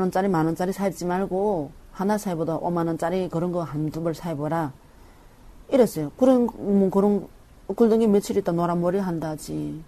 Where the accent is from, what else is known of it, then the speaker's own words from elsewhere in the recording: North Korea; also born or lived in China; now in South Korea; 10년 했으니까 중국에서. 그다 우리는 북한 사람이길래